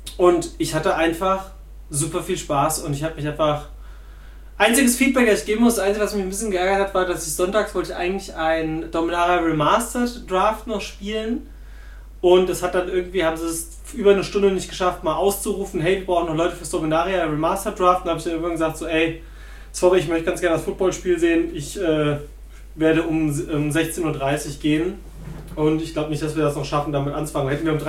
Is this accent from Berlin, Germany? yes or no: yes; Berlin, Germany; ich bin aus Pankow.